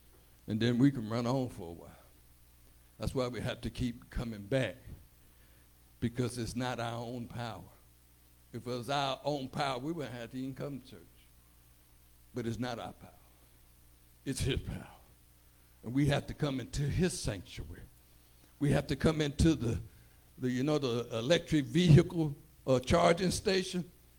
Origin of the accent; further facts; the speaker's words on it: Tennessee, United States; And then I tell them, I'm from Preston Taylor Projects. I tell them, I'm an alumnus of the Kappa Kitten Little League Baseball team.